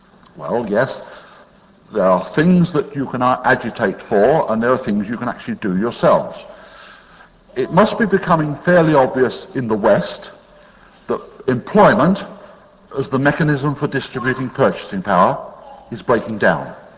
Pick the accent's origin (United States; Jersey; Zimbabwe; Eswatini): Jersey; I come from Jersey, this is in the Channel Islands